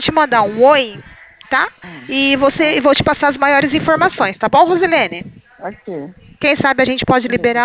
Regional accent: Rio Claro, São Paulo, Brazil; Eu sou aqui da cidade de Rio Claro, tá? Do interior de São Paulo

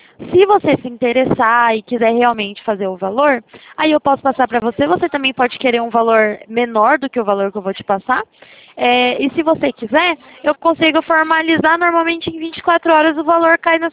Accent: Itatiba, São Paulo, Brazil; Eu sou do interior de São Paulo, chama Itatiba cidade

